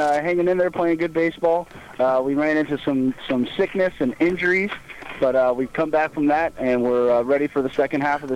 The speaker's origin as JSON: {"language": "English", "town": "Novato", "region": "California", "country": "United States", "tie": "born or raised there", "said": "Yes, I'm from Novato, born and raised, and now married and with two kids living there, too."}